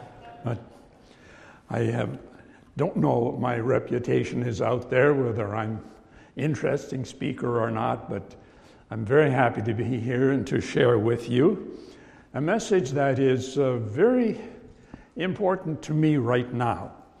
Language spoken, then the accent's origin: English; Saskatchewan, Canada; moved away as an adult; I was born and raised in Saskatchewan, but moved down there for 10 years of ministry.